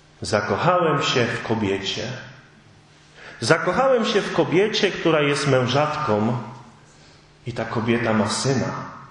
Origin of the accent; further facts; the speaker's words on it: Pomeranian Voivodeship, Poland; now in Kraków, Poland; chociaż od 12 lat mieszkam i pracuję w Krakowie, to jednak pochodzę z takiej bardzo podobnej do waszej małej wioski, małej parafii nad morzem, niedaleko Ustki, blisko Słupska.